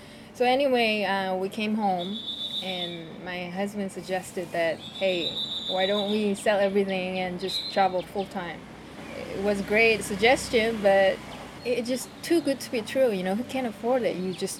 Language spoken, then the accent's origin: English; South Korea; English is a second language; moved away as an adult; now in United States; Korea. Okay. Yeah, I'm from Korea and I moved to US.